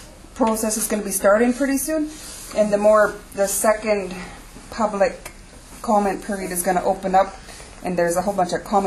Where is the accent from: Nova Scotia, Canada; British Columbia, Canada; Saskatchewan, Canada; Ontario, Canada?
British Columbia, Canada; So I'm from Coldwater Indian Band. We have 700 First Nations people in our community